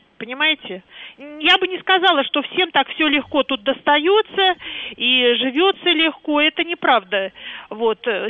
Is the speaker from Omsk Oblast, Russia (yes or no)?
no; Moscow, Russia; born there; Да, я родилась в Москве, но родители приехали в свое время, как говорится, папа приехал после армии, сразу остался в Москве, а мама приехала в 16 лет, ну, как-то в 50-х годах.